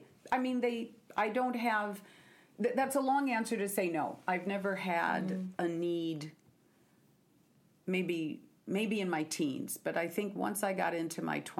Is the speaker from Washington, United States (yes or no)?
yes; Seattle, Washington, United States; You know, I'm from Seattle.